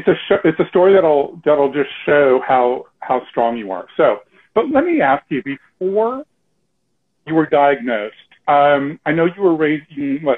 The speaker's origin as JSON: {"language": "English", "town": "Los Angeles", "region": "California", "country": "United States", "tie": "born or raised there", "moved": "as an adult", "lives_now": "New York, United States", "said": "Yeah, I was born in Long Beach. I grew up in Los Angeles. I've been in New York 20 years, but I'm an LA kid originally."}